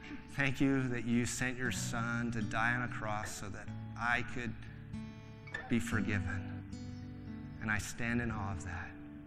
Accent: United Kingdom; I'm British, so that would be pretty amazing.

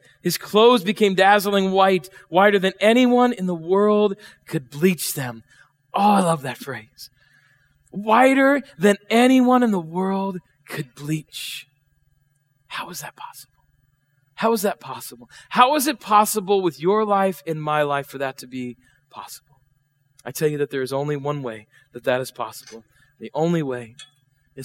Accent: South Dakota, United States; I grew up in South Dakota, and when I grew up there, I grew up in a small church there, and we used to sing out of hymnals.

